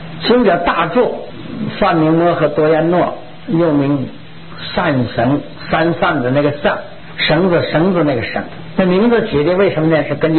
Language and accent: Chinese; China; 我们都取其哪个好念，这是我们中国人的翻译时候特点。